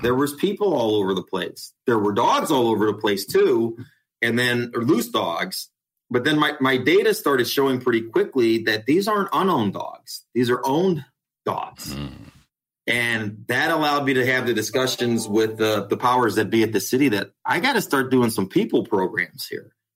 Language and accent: English; Ohio, United States; I'm from Ohio. It's about as opposite from Texas as they get.